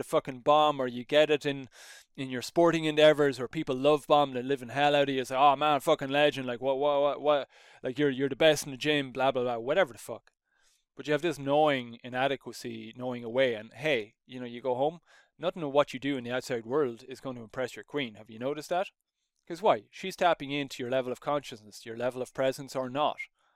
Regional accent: Ireland; growing up in Roman Catholic Ireland, I just didn't get any inspiration from the teachings of Jesus.

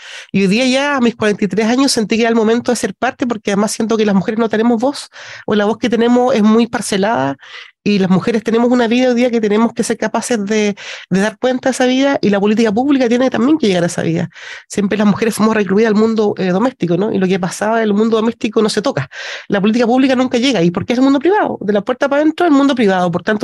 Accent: Ancud, Los Lagos, Chile; now in Osorno, Chile; Soy de Chiloé, soy ancuditana, nací y criada en tierras chilotas, y hoy día ando por acá por Osorno, a este otro lado de la región, al lado norte.

